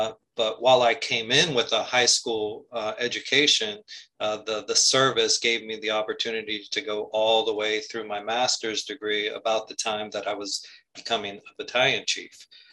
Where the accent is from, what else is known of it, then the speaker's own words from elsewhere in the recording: Hialeah, Florida, United States; also born or lived in New Jersey; I was fortunate to really get on with my hometown department, which was the city of Hialeah, where I grew up since I was two, originally from Jersey, but moved to South Florida at an early age.